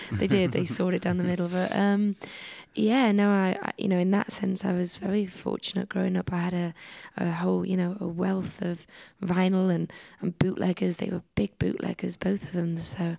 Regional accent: Wales, United Kingdom; But, you know, we're Welsh speakers and we're very proud of where we come from.

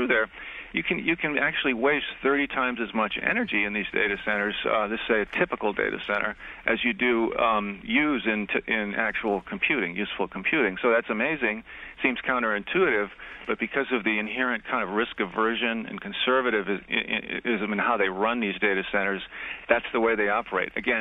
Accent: Dubuque, Iowa, United States; Yeah, I'm out in Dubuque, Iowa. It's my hometown.

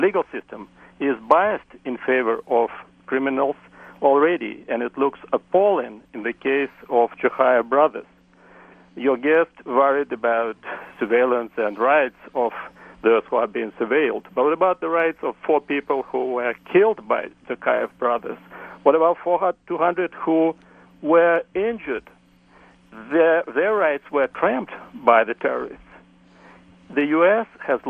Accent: Russia; English is a second language; now in United States; I'm an immigrant from Russia myself, and I know a thing or two about immigration in other countries.

